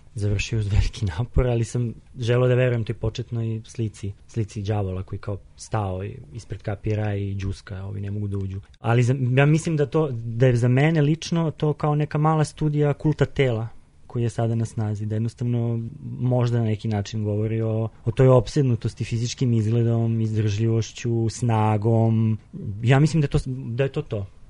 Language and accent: Serbian; Zaječar, Zaječar District, Serbia; also born or lived in Belgrade; Pa, ja sam u Zaječaru probao dobar broj godina. Rođen sam u Beogradu, međutim, tamo smo otišli. Prve dve godine sam živeo ovde, onda od treće do sedme između dva grada, treće do osme i onda već od druge poline prvog razreda do kraja osnovne škole tamo.